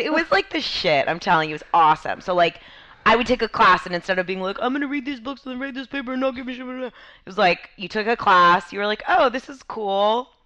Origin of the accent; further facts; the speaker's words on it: Atlanta, Georgia, United States; No, I grew up in Atlanta, Georgia.